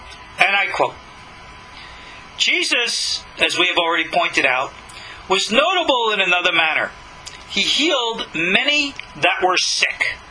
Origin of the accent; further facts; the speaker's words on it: Long Island, New York, United States; born or raised there